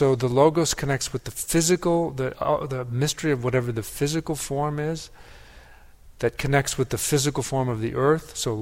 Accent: Wisconsin, United States; I grew up in Wisconsin and love listening to the stories of Garrison Keillor.

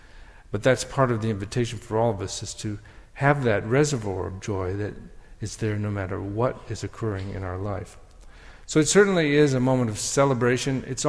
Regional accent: Wisconsin, United States; Now, I come from Wisconsin, so that, you know, maybe people have thawed out down here in Texas.

